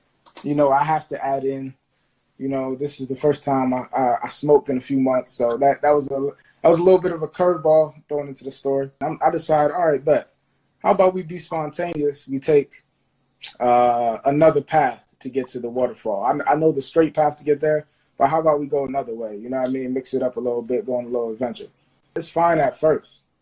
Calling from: Trenton, New Jersey, United States; Checking in from Trent, New Jersey. So, you know, Jersey out here.

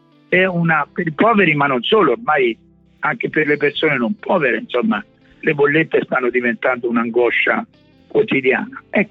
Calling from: Arezzo, Tuscany, Italy; Io vivo da 18 anni, da dove parlo, in una casa geotermica nel centro di Arezzo, e non uso il gas da 18 anni

